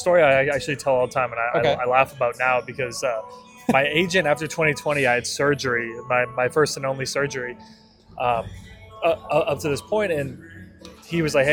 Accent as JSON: {"language": "English", "region": "Texas", "country": "United States", "tie": "born or raised there", "said": "I enjoyed growing up in Texas."}